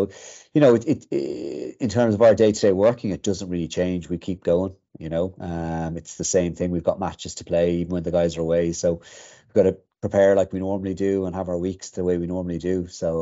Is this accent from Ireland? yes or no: yes; Dublin, Leinster, Ireland; now in Galway, Ireland; So I'm actually originally I grew up and lived in Dublin, trained there in UCD, University College Dublin, and then I moved to Galway.